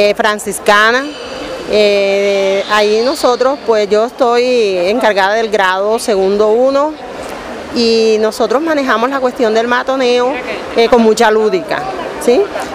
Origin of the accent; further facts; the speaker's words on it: Bolívar, Colombia; vengo del departamento de Bolívar